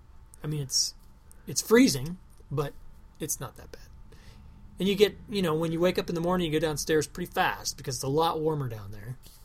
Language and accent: English; Iowa, United States; I grew up here in Iowa and it was basically the same temperature and humidity inside the house as it was outside the house.